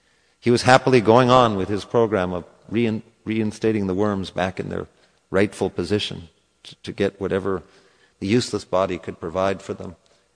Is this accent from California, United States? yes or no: yes; California, United States; I'm from Southern Cal. It's always warm, 70 degrees, even in the winter.